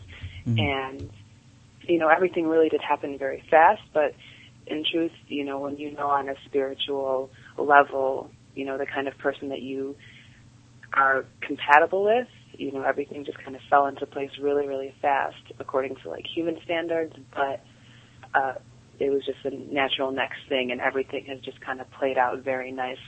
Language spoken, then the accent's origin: English; Zambia; now in United States; like I'm from Zambia, but I've just been in the States forever.